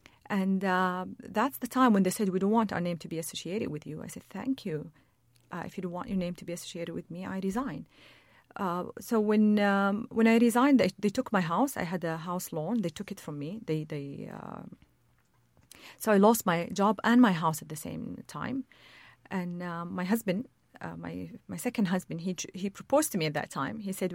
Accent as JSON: {"language": "English", "country": "Saudi Arabia", "second_language": "English", "said": "So I had to emphasize that I'm Saudi. I come from Saudi Arabia, and I do love Saudi Arabia, and I do love my country."}